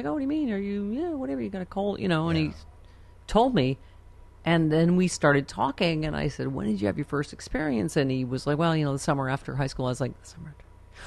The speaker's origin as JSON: {"language": "English", "town": "Buffalo", "region": "New York", "country": "United States", "said": "you and I, I'm from Buffalo, Michael Bennett, we lost a generation of brilliant people."}